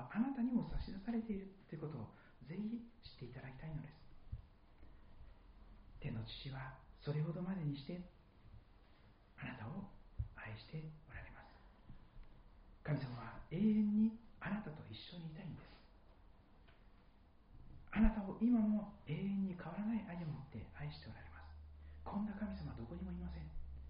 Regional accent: Shikoku, Japan; 私四国の出身ですから

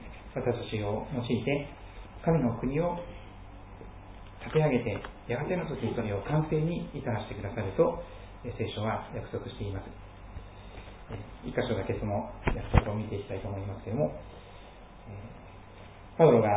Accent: Kochi, Japan; 私は地元の高知にいたものですから、

